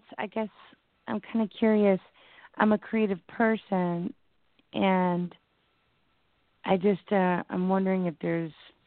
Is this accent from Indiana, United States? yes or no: yes; Indianapolis, Indiana, United States; Indianapolis.